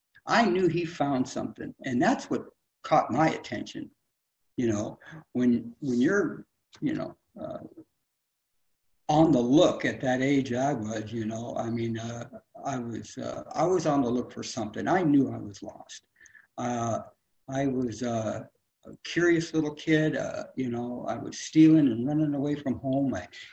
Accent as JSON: {"language": "English", "region": "California", "country": "United States", "tie": "born or raised there", "also_born_or_lived": "Detroit", "said": "I was born in Detroit and come out to California when I was about 6 years old, 5 years old, something like that."}